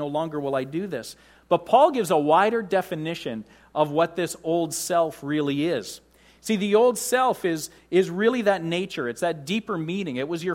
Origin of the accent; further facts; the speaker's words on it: Canada; We come from Canada. And in Canada, we can easily swim in water that's colder than 59 degrees even.